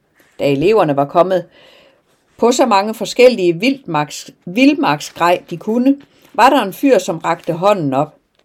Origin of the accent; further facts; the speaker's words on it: Sweden; Næsten som jeg plejer at gøre hjemme i Sverige.